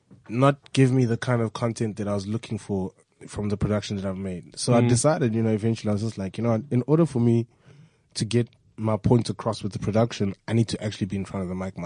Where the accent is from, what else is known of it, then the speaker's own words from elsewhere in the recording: Durban, KwaZulu-Natal, South Africa; I grew up in Durban.